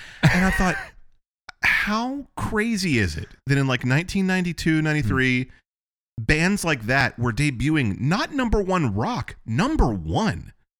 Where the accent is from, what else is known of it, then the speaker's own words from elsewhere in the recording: Beaumont, Texas, United States; I remember when I grew up in Beaumont, Texas, a real shithole.